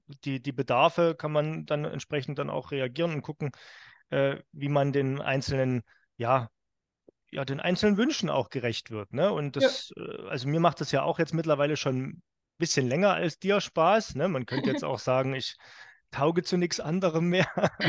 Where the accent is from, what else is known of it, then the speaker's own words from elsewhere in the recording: Saxony, Germany; Ich als Sachse kann ja dann mal neutral nachfragen.